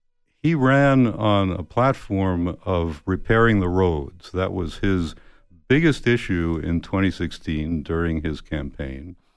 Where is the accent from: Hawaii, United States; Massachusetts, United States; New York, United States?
New York, United States; New York City; now in Tucson, United States; I'm originally from New York City, and okay. I've lived here in Pima County in Tucson for 50 years now.